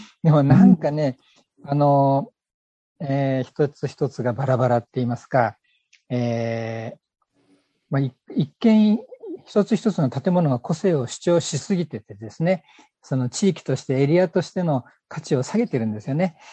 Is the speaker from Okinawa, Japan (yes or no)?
no; Mito, Ibaraki, Japan; 水戸、私水戸ですから、水戸を中心とした地域での